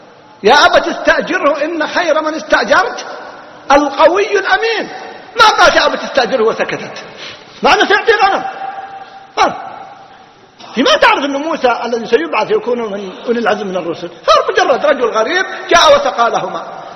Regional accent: Riyadh, Riyadh Province, Saudi Arabia; مشهور عندنا بالرياض

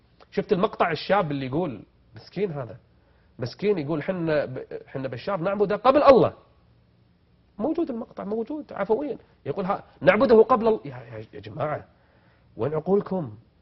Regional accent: Kuwait; من أفضل الوزارات عندنا في الكويت واللي تعمل بإخلاص

